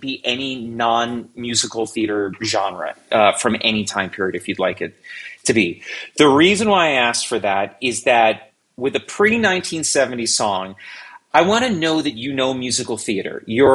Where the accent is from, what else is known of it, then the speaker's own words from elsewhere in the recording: East Coast, United States; now in Greeley, United States; like I said, growing up on the East Coast, the humidity was horrible.